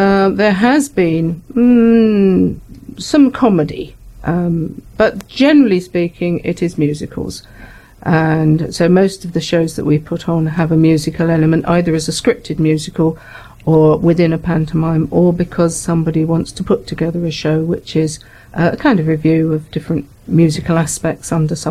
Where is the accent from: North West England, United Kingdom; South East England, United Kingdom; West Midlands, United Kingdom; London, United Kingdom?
South East England, United Kingdom; Redhill; now in Outwood, United Kingdom; I'm originally from Red Hill, but now I live in Outwood, yes.